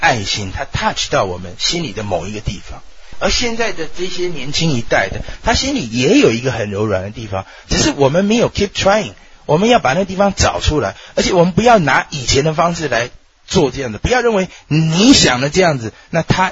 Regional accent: Taiwan; accent: Taiwanese Mandarin; 你看我台湾国语要出来

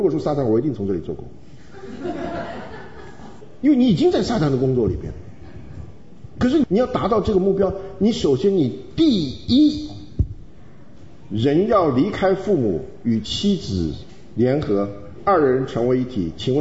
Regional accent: Taiwan; now in Houston, United States; 像我是从台湾来的

